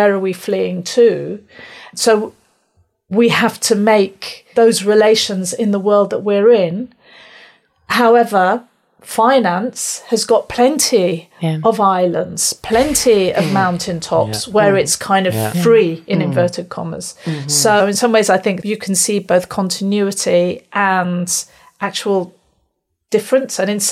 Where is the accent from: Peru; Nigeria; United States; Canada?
Canada; I'm from Canada.